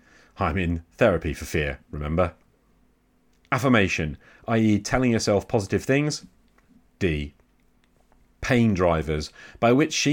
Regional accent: England, United Kingdom; because, come on, I'm English and I prefer the word friend to buddy.

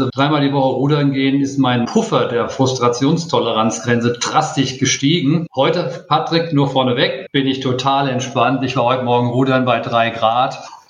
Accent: Frankfurt, Hesse, Germany; Ja, wo ich herkomme, ich komme aus Frankfurt am Main

